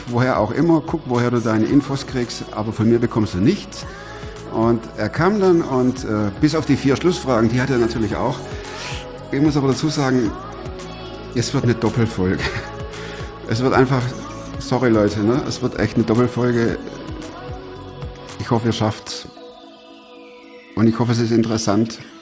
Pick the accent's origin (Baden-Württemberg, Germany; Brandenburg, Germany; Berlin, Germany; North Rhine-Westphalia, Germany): Baden-Württemberg, Germany; Stuttgart; Ich komme aus Stuttgart, das hört man immer noch, ist auch gut so.